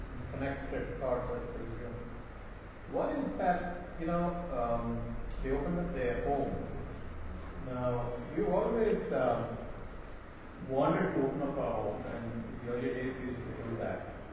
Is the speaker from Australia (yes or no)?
yes; Australia; we are from Australia.